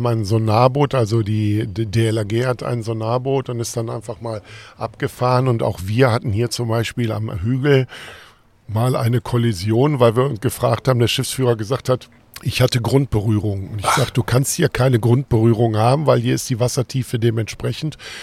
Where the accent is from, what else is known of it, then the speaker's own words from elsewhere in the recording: Essen, North Rhine-Westphalia, Germany; ich kann mich noch gut daran erinnern, ich bin auf dem Baldeneysee praktisch geboren.